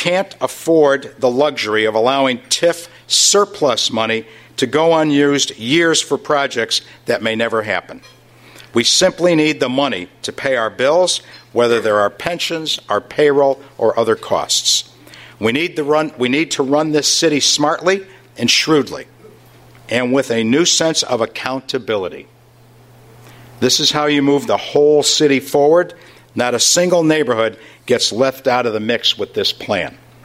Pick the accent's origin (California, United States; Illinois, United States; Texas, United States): Illinois, United States; Chicago; We are Chicagoans, but we are also Americans.